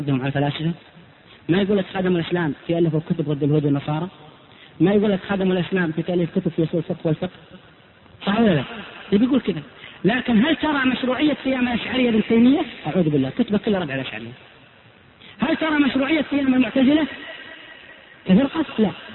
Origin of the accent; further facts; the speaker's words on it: Saudi Arabia; من عندنا بالسعودية